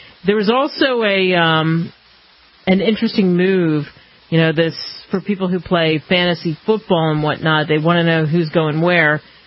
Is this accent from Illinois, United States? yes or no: yes; Chicago, Illinois, United States; I'm from Chicago originally, so I'm going to pick the Bears